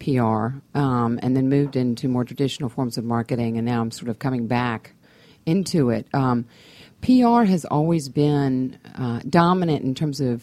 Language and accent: English; New Orleans, Louisiana, United States; also born or lived in New York / Birmingham; now in Atlanta, United States; Well, I'm from New Orleans, and I'm a former New Yorker, and I really want to get back to the big city, big southern city, like Atlanta.